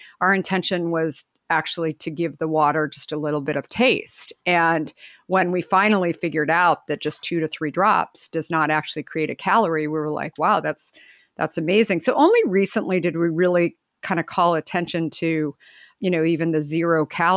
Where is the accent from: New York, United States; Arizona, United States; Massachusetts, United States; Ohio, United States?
Arizona, United States; Phoenix; Yeah. In Phoenix, Scottsdale area.